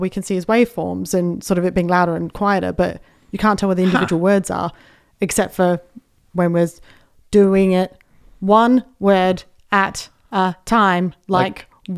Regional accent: Australia; Which also, as an Aussie, I'm saying photocopier. I'm not really pronouncing the T.

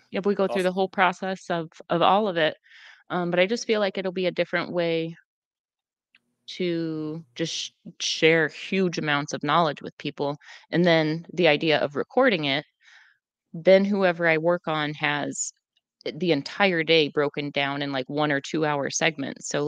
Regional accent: Michigan, United States; I grew up in Michigan. So those were the two names that I was most familiar with and followed all the time.

